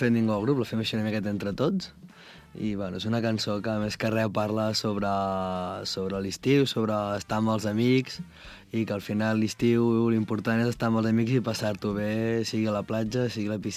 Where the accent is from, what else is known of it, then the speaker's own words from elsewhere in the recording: Vilafranca, Catalonia, Spain; per mi que sóc de Vilafranca és com... Uf, no pot ser millor